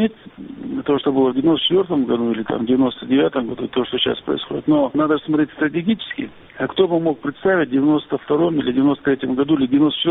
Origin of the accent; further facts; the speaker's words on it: Ingushetia, Russia; я когда приехал в республику, как простой ингуш, как гражданин, как сын, который любит свою родину